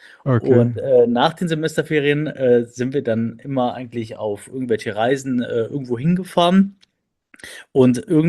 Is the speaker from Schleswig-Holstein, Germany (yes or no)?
no; Köln, North Rhine-Westphalia, Germany; now in Aachen, Germany; ich bin eine Kölsche Jung, aus Köln gebürtig, dann nach Aachen gezogen für mein Studium an der RWTH Aachen, Wirtschaftsingenieur und Maschinenbau studiert